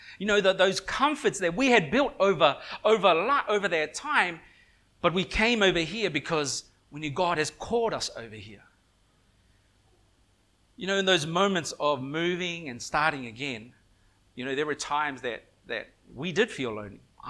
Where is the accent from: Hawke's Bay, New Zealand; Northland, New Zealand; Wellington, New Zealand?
Wellington, New Zealand; also born or lived in Western Samoa; I was born in Western Samoa. My parents moved to Wellington, New Zealand, when I was, I think, around 3 or 4 years old.